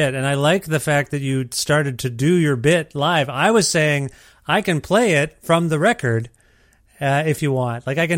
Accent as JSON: {"language": "English", "country": "Canada", "said": "Yeah, we are a lot like you in ways that are good and bad, I think."}